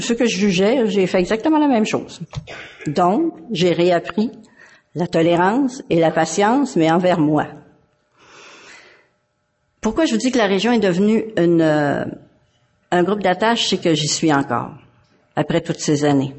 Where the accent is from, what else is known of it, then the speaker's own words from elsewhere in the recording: Quebec, Canada; Moi, je viens de la région de Montréal, je suis pas de Montréal même.